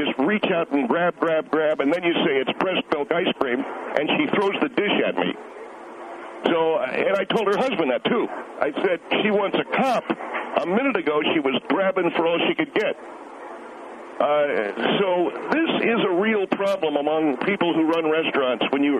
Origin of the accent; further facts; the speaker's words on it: Inglewood, California, United States; I'm from Los Angeles originally. I was born and raised in believe it or not, Inglewood.